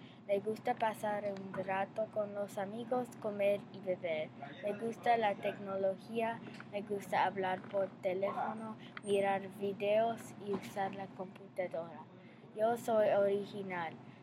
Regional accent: Davenport, Iowa, United States; Spanish is a second language; Soy de Davenport, Iowa.

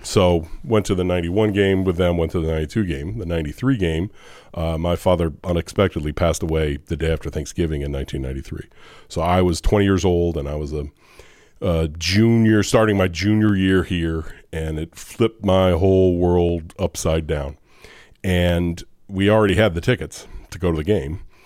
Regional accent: Illinois, United States; I grew up in the Metro East. I was in Madison County across the river from St. Louis. So I grew up in the good state.

